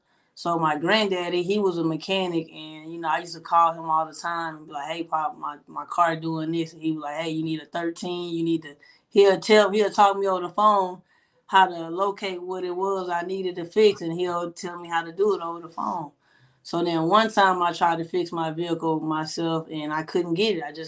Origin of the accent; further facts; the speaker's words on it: Shreveport, Louisiana, United States; I'm from Shreveport, Louisiana.